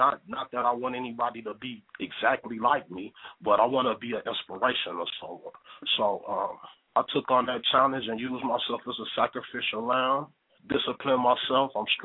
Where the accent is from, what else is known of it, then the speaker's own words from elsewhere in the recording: Minneapolis, Minnesota, United States; I'm an individual who came up in an underserved community. I'm from Minneapolis, Minnesota, from North Minneapolis, and it's labeled as one of the most high crime areas here in our state.